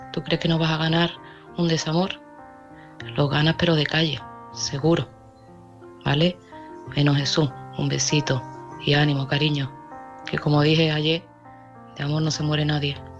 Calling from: Seville, Andalusia, Spain; desde Sevilla.

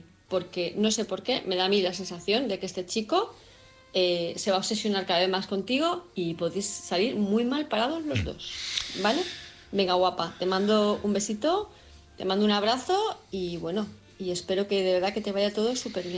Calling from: Palma, Balearic Islands, Spain; de Palma de Mallorca

